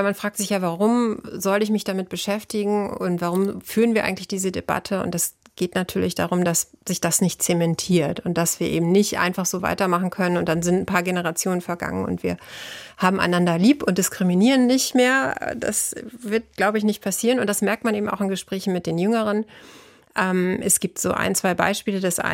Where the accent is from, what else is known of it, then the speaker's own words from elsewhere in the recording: West Germany, Germany; wie kannst du als Westdeutsche denn über den Osten schreiben oder über die Einheit?